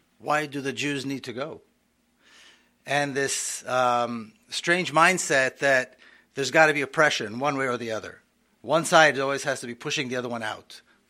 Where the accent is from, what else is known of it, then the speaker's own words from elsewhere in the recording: Palestine; Because I was born and raised in Palestine.